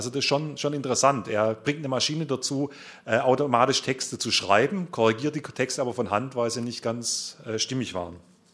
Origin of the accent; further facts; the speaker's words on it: Stuttgart, Baden-Württemberg, Germany; ich komme aus Stuttgart.